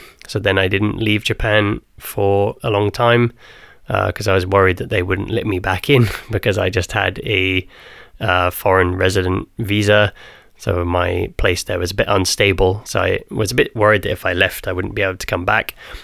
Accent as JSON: {"language": "English", "region": "South East England", "country": "United Kingdom", "tie": "born or raised there", "said": "it's been a long time since I lived in my hometown, which is in the south of England."}